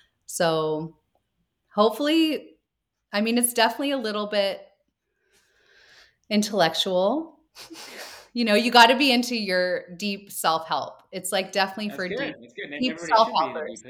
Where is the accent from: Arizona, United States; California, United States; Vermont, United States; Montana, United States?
California, United States; Just keep in mind, I'm from Marin County, so I might be a little curious about those stories.